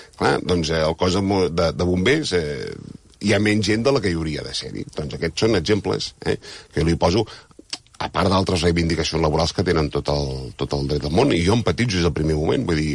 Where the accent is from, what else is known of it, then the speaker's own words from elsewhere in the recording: Catalonia, Spain; l'orgull com a català